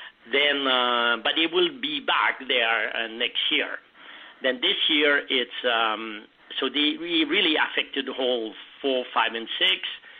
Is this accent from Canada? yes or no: yes; Quebec, Canada; I'm from Quebec, Canada, and I grew up a little bit outside of Montreal, and it was fantastic.